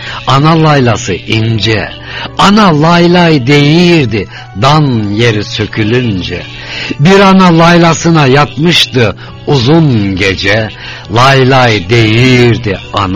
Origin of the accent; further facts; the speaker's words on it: Fethiye, Muğla, Turkey; Ben de Türkiye'den, Fethiye'den Azerbaycan'a, tüm dostlara